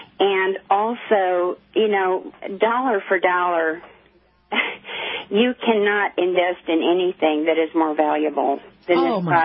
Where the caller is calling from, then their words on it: Fredericksburg, Texas, United States; I am calling you from Fredericksburg, Texas. I'm not too far from Perrier.